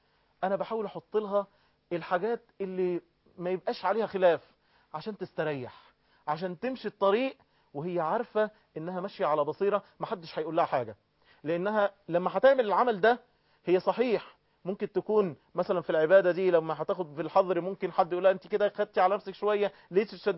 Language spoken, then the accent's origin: Arabic; Egypt; يعني أنا قاعد كده دلوقتي بعد الظهر عندنا في مصر